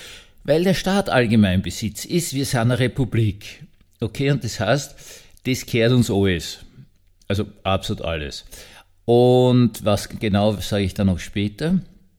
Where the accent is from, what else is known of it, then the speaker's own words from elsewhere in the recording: Austria; Und ich war als Österreicher wirklich fasziniert